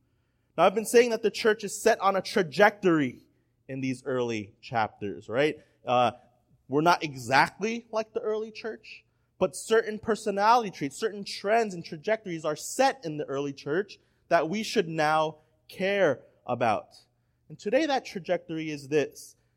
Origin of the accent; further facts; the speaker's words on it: United States; born there; I was born in America, all right? But my parents are from Hong Kong, and I can speak Cantonese, and I look Chinese